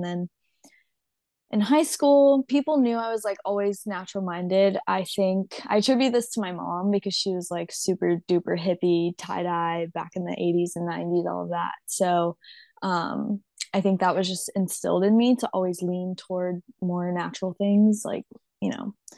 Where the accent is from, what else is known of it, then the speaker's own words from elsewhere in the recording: Wilmington, North Carolina, United States; moved away; North Carolina, Wilmington, right by the beach.